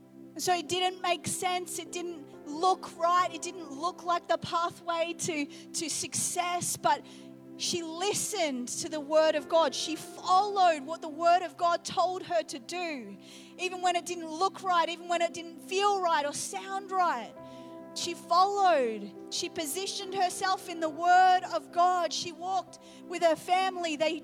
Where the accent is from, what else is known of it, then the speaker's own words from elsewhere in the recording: New Zealand; also born or lived in England; I was born in England and spent my childhood in New Zealand.